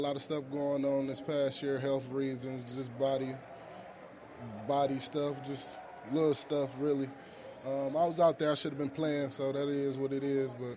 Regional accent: Detroit, Michigan, United States; I grew up in Detroit, West Side, Detroit, Dexter and Joy Road.

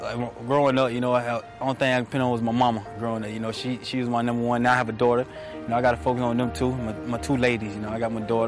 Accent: South Carolina, United States; Growing up, man, my mom was my motivation, you know.

